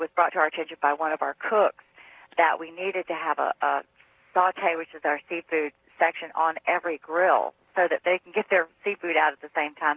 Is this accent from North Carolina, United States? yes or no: yes; Raleigh, North Carolina, United States; I am from Raleigh, North Carolina.